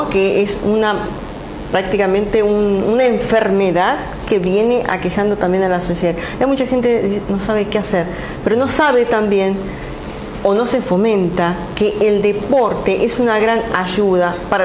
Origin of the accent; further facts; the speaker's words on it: Formosa, Argentina; la luché desde abajo, que me fui desde Formosa hacia Buenos Aires para poder cumplir el gran sueño